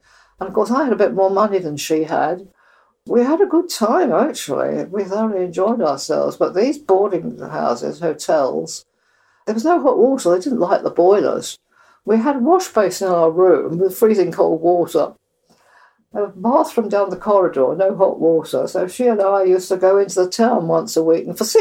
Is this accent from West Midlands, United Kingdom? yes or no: no; Purley, London, United Kingdom; also born or lived in Wimbledon; I was born in Wimbledon. Okay. In 1920. In 1924, when I was age four, my parents moved to Purley, Surrey, where I was brought up and went to school.